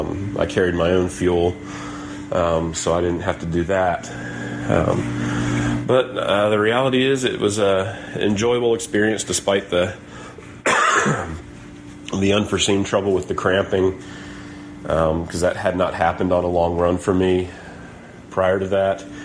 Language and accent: English; Maryland, United States; But Baltimore's the one I really want to do, as I grew up just outside of Baltimore. And I think that would be a lot of fun to do one in my old backyard.